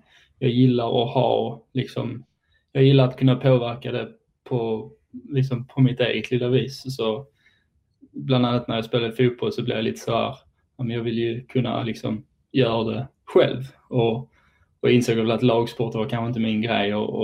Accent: Eslöv, Skåne, Sweden; now in Texas, United States; Jag kommer från Eslöv. Jag gick uppfostrad i Eslöv, född och uppvuxen. Gick gymnasium i Helsingborg, riksidrottsgymnasiet i Helsingborg.

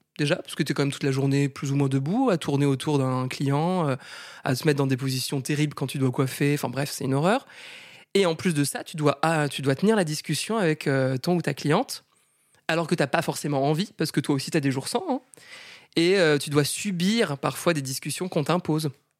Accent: L'Haÿ-les-Roses, Île-de-France, France; also born or lived in Châtenay-Malabry; Je suis née à Châtenay-Malabry. Mais j'ai grandi à L'Haÿ-les-Roses, qui est une ville, j'allais presque dire un village, mais c'est quand même une ville. Et dans le 94, le Val-de-Marne

